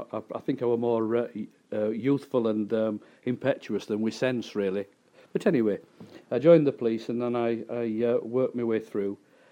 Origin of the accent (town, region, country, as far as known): Keighley, Yorkshire and the Humber, United Kingdom; born or raised there